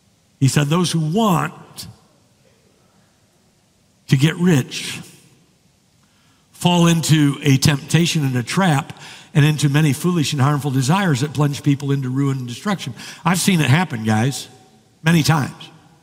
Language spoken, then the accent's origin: English; Archbold, Ohio, United States; I'm heading to my hometown, Archbold, Ohio